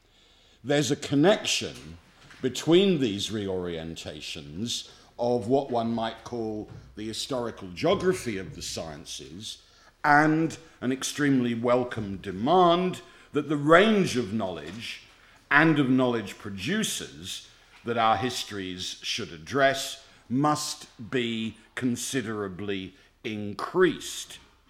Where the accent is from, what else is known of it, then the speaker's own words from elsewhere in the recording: England, United Kingdom; but I'm English, what do I know?